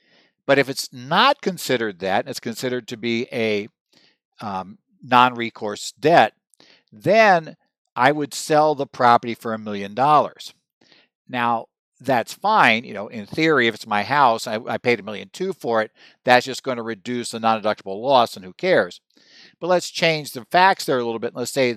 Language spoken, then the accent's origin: English; Arizona, United States; My home state here of Arizona probably has the broadest general purpose anti-deficiency statute.